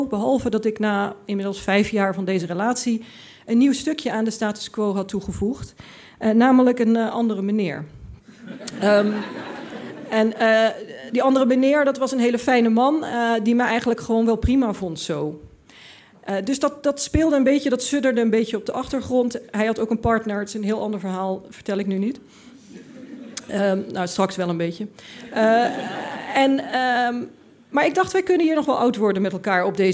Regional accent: Limburg, Netherlands; En ik kwam uit Limburg, ik had dat allemaal niet meegemaakt.

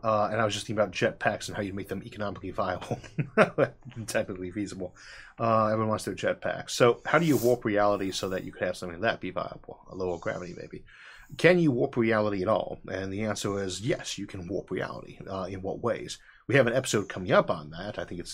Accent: Midwest, United States; I come from the Midwest, and I'm in a rural area

